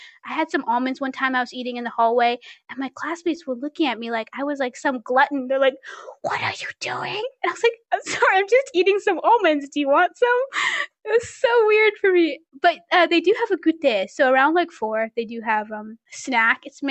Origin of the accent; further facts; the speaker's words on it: United States; Because I mean, like, I'm an American. I can make mistakes.